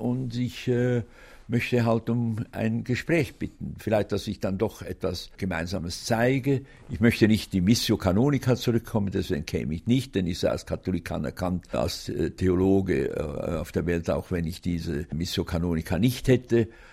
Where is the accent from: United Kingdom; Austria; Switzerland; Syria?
Switzerland; Und als Schweizer Bürger habe ich immer gesagt